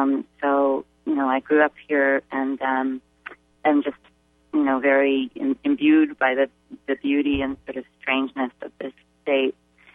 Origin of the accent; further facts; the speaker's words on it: Sorrento, Maine, United States; So I was raised in Maine. I actually moved here with my family when I was two, which I think, as any local Mainer will tell you, makes me not from Maine